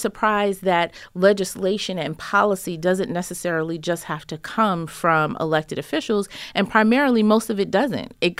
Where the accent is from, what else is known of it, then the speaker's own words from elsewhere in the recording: New York City, New York, United States; I grew up in Rosedale, Queens, and taught that in school through after-school programs, but also in church.